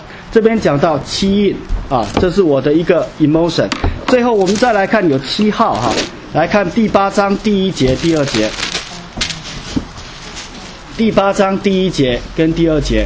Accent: China; 以前我们怎么形容我们中国人民是吧，灾难深重的什么中华民族，中国人民。你看中国的历史哈，真的是我们没有多少年的太平。

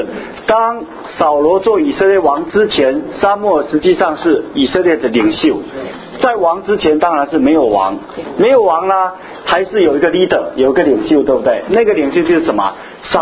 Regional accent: Fujian, China; 为什么是亚玛利人？为什么是山东人？不是我们福建人？

